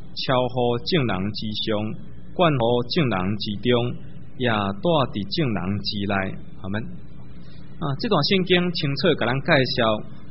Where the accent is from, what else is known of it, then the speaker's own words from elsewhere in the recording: Taiwan; 所以说起来我们台湾人也是很会拜神的一种民族